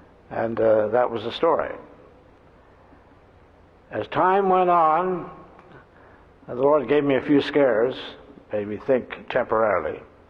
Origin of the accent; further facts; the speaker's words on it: Toronto, Ontario, Canada; I was brought up in the People's Church, Toronto, where Oswald J. Smith was the pastor